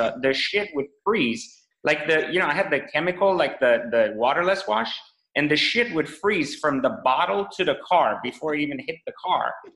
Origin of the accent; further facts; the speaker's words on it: Iran; moved away; for me, I came from Iran, right? And from Iran, I didn't come to the U.S. We went to France because we're refugees, meaning we wanted to escape the revolution.